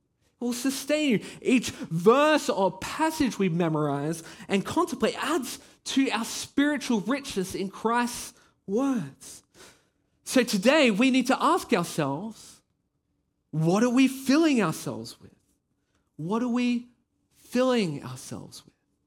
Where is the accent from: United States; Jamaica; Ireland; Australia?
Australia; now in Belgium; Now, I'm not Belgian. Well, actually, I am now. I've got citizenship now. But I am Australian. You know, you can probably hear it in my voice.